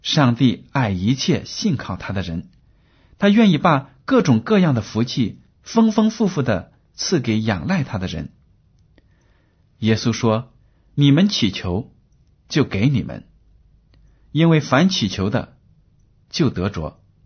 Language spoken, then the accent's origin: Chinese; China; 我们中国人对关系两个字的奥妙最有心得